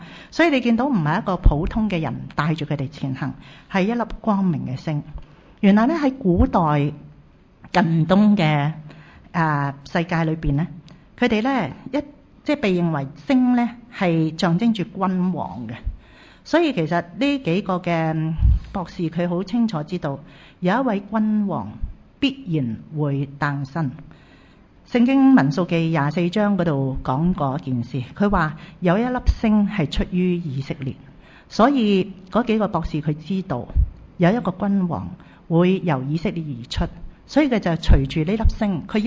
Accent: Chai Wan, Hong Kong; 我自己其实是小时候在柴湾长大，很熟悉这个区

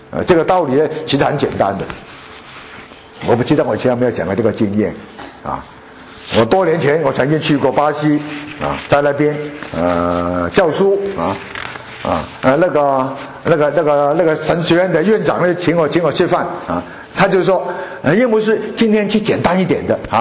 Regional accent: China

